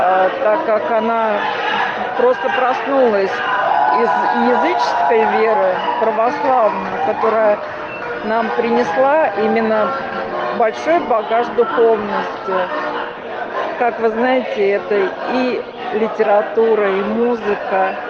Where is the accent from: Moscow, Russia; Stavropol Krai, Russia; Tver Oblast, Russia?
Tver Oblast, Russia; Tver; Я из Твери.